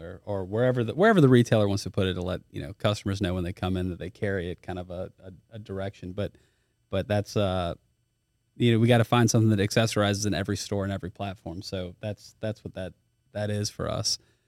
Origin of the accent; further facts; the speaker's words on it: Baton Rouge, Louisiana, United States; I am from Baton Rouge.